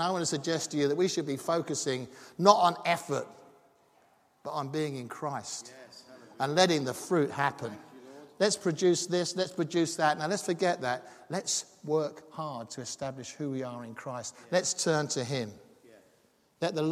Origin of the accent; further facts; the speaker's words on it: South East England, United Kingdom; because we come from Kent. And as you know, Kent is the garden of England.